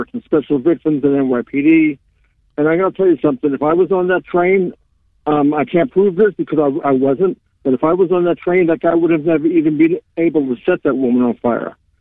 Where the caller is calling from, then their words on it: New Bern, North Carolina, United States; I'm calling from New Bern, North Carolina.